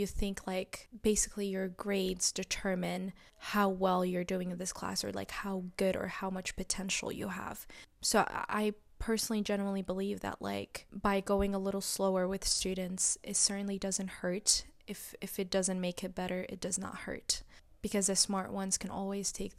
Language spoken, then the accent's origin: English; Mauritania; now in United States; Going from Mauritania to the US, it was a huge jump and a huge cultural shock, because I remember growing up in Mauritania, there were very specific beauty standards.